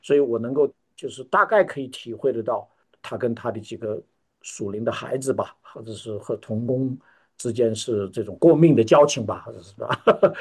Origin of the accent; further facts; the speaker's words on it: Hubei, China; 虽然我们都是湖北人，但是呢，他讲话我听不懂